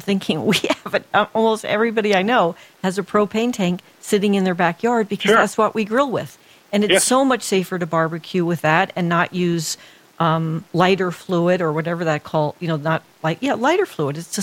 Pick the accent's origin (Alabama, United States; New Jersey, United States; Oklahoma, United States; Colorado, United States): New Jersey, United States; now in Tucson, United States; I grew up in New Jersey, and nobody wanted the job of filling the lawnmower